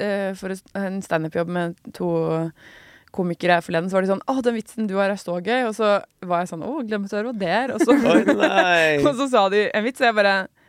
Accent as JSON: {"language": "Norwegian", "town": "Lørenskog", "region": "Akershus", "country": "Norway", "said": "Jeg er fra Lørenskog"}